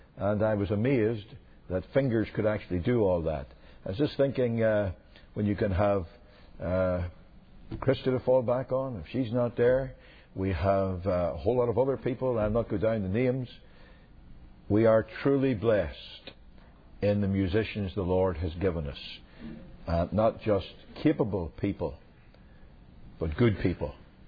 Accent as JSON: {"language": "English", "region": "Northern Ireland", "country": "United Kingdom", "tie": "born or raised there", "said": "I grew up in Northern Ireland, as you know. And I grew up in a little church called Mount Marion."}